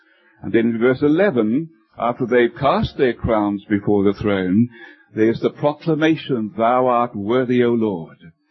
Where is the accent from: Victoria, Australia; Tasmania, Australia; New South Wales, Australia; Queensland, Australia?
Queensland, Australia; Brisbane; I come from Australia, from Brisbane in Queensland, Australia.